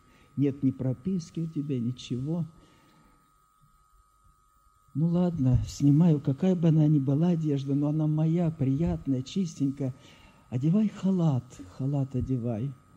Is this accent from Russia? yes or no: yes; Kemerovo Oblast, Russia; born there; Я родился в Сибири, родители переехали туда, с Курской области, в Лужковский район, так вот, по каким-то причинам, и как раз под зиму, как раз в зиму в Кемеровскую